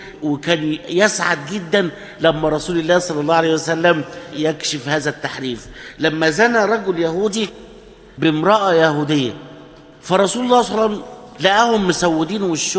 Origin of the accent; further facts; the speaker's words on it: Egypt; احنا لما نقول احنا اولاد مصر